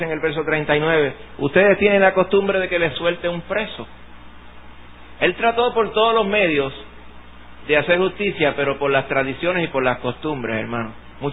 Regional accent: Puerto Rico; No es que nosotros somos puertorriqueños y después cristianos

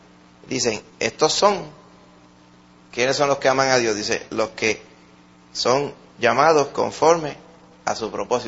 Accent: Puerto Rico; Porque somos puertorriqueños. El puertorriqueño quiere, le gusta que vaya un médico

